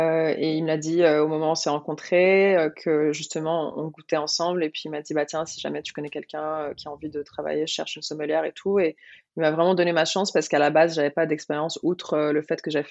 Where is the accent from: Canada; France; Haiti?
Canada; Quebec; moved away; je suis arrivée du Québec et c'est vrai que là-bas, on a énormément une culture internationale du vin.